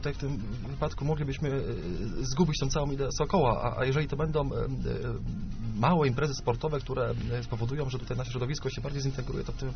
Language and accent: Polish; Bukówiec Górny, Greater Poland Voivodeship, Poland; ja z Bukówca Górnego pochodzę.